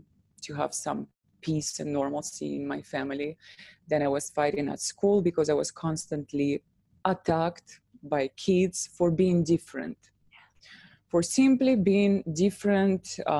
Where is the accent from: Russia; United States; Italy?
Russia; So I was born in Russia somewhere in the 80s